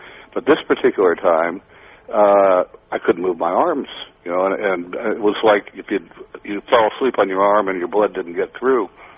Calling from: Thailand; I'm in Thailand.

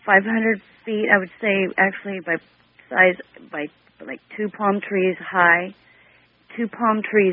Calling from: Ventura, California, United States; I'm calling from Ventura, California.

